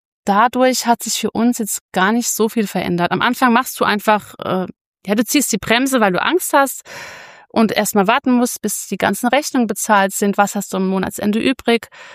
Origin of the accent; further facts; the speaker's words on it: Rhineland-Palatinate, Germany; now in Switzerland; Und ich kann ja bis heute kein richtig sauberes Hochdeutsch. Das ist ja für mich diese Umstellung. Ich glaube, als Pfälzer hast du einfach den Vorteil, dass du es hier schneller verstehst.